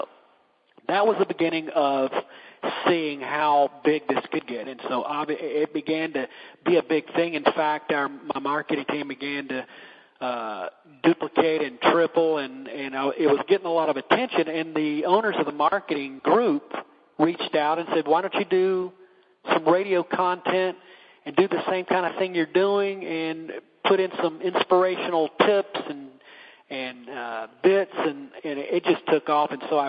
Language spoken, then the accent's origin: English; Atlanta, Georgia, United States; also born or lived in Greenville; and I grew up in Atlanta, by the way. I was born and lived in Atlanta for a good while before we moved up the road to Greenville